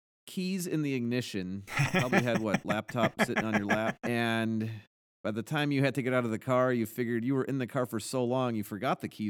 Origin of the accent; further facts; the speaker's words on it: Chicago, Illinois, United States; now in Santa Barbara, United States; You know, I grew up in Chicago and we'd get snow and snow days, and here we get fire days and smoke days.